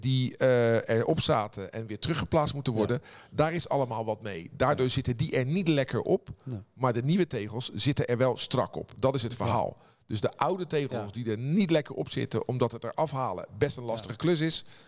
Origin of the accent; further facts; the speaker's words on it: Rotterdam, South Holland, Netherlands; Want als Rotterdammer word je vaak geassocieerd